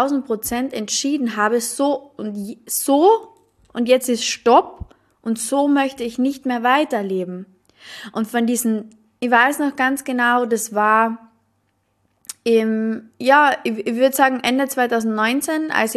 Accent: Carinthia, Austria; ich komme aus Kärnten, aus Österreich, aus einem mini kleinen Dorf.

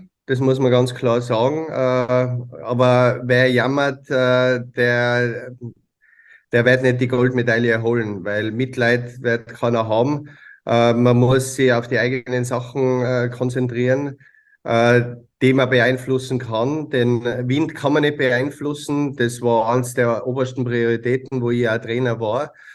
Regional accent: Tyrol, Austria; Dann sieht man auch, wie toll es bei uns in Tirol ist, bei der Vierschanzenallee in Innsbruck zum Beispiel.

